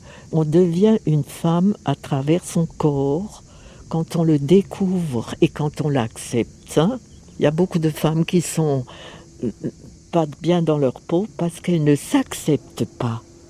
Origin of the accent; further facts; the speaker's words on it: Grand Est, France; un voyage en voiture, depuis chez nous, en Alsace, jusqu'au Cap Nord.